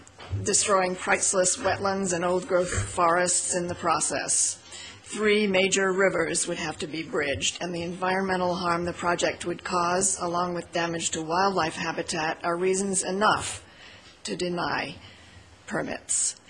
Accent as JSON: {"language": "English", "region": "Maine", "country": "United States", "tie": "born or raised there", "said": "I live in Brooksville. And I'm not from away, by the way. I grew up in Maine."}